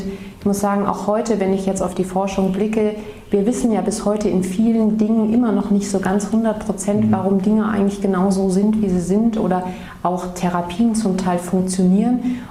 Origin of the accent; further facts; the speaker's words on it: Mainz, Rhineland-Palatinate, Germany; Genau, ich bin aufgewachsen in Mainz, bin dann zum Medizinstudium nach Ulm gegangen.